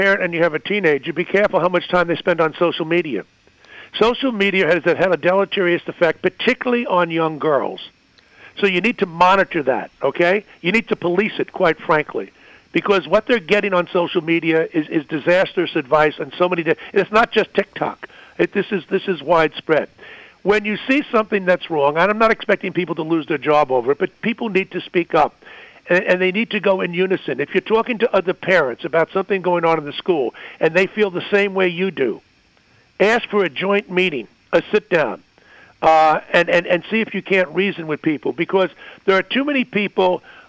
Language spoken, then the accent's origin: English; New York City, New York, United States; I'm an Irish guy from New York City.